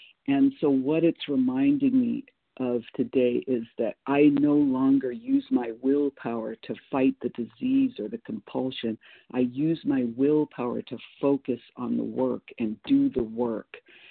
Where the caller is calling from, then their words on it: Boise, Idaho, United States; Boise, Idaho. Recovered compulsive reader.